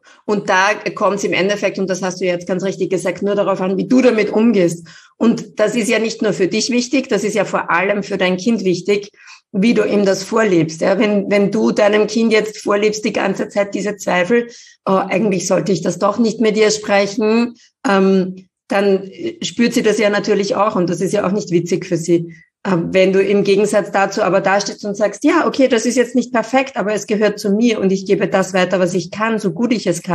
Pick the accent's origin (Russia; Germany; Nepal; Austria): Austria; Vienna; Bussi Baba, würde man bei uns in Wien sagen.